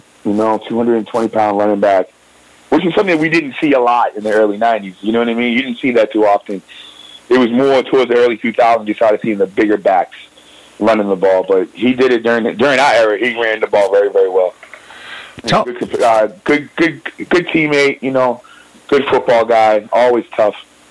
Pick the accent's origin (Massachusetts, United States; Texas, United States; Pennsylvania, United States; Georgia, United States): Massachusetts, United States; Lynn; I'm a kid from Lynn, man.